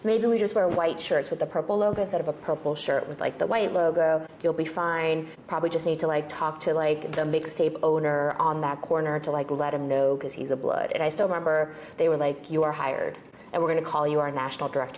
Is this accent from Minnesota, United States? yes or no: no; New Jersey, United States; I grew up in Jersey. Run the streets with Smack.